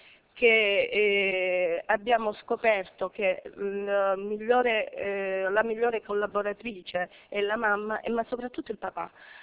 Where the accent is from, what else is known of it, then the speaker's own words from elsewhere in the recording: Cosenza, Calabria, Italy; anche se siamo da Cosenza